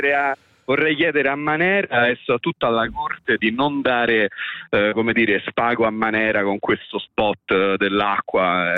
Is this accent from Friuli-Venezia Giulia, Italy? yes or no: no; Rome, Lazio, Italy; e io lo so bene perché essendo romano insomma ho molto a che fare